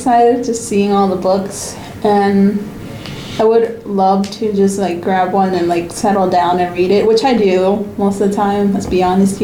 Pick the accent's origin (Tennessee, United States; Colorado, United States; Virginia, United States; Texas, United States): Virginia, United States; born there; Well, I was born here in Harrison Marine, Virginia